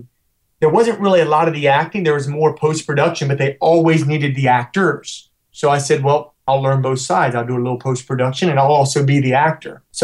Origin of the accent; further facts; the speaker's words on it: Princeton, West Virginia, United States; No, it's a very small town on the southern tip of West Virginia, on the border of West Virginia, Virginia. When I grew up there